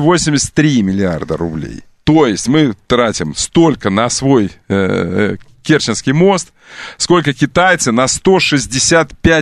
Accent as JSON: {"language": "Russian", "town": "Kerch", "region": "Crimea", "country": "Ukraine", "tie": "born there", "said": "я просто родился в Керчи"}